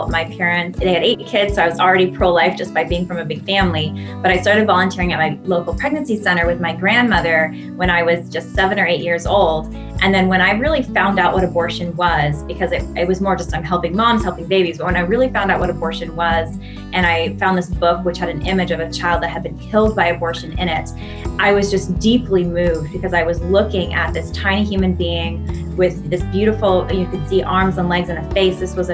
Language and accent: English; California, United States; I am a wife and a mom. I am a Californian